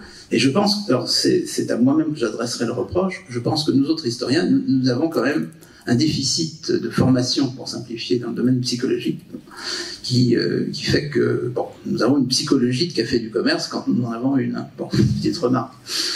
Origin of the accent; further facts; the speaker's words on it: France; ça m'arrangeait évidemment peut-être en tant que Français